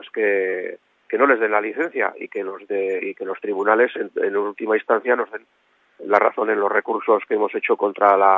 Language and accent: Spanish; Undiano, Navarre, Spain; yo en concreto soy de la zona del Perdón. Como somos una plataforma unitaria, pero yo soy de aquí, de la zona del Perdón, y yo soy de Undiano